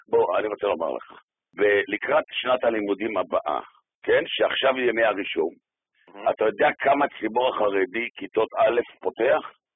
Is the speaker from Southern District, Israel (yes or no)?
no; Jerusalem, Jerusalem District, Israel; אני בן ירושלים כמה דורות טובות.